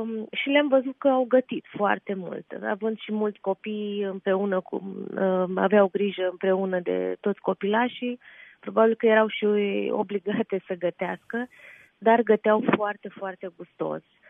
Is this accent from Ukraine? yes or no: yes; Odesa, Odesa Oblast, Ukraine; Sunt din Odessa. Din Odessa sunt.